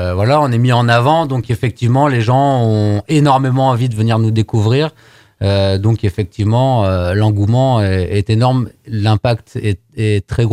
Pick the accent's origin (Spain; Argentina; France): France; Auvergne-Rhône-Alpes; qu'on n'est pas si mal chez nous en Haute-Savoie.